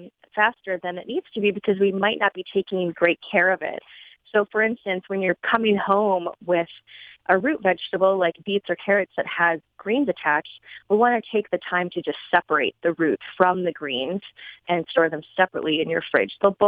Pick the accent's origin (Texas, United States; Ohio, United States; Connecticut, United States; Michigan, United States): Michigan, United States; Grand Rapids; I'm from Grand Rapids, so I always love any chance to get back to the city.